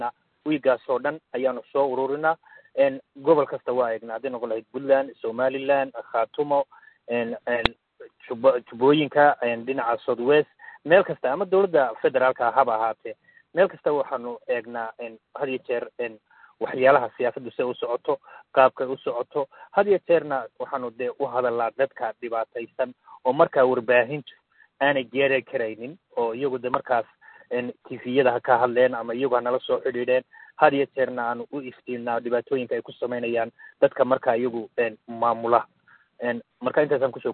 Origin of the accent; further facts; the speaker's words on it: Erigavo, Sanaag, Somalia; now in United States; anugu waxaan ku dhashay gobolka Sanaag magaalada Ceergaabo, dugsigaygii dhexe halkaasaan kaga soo baxay.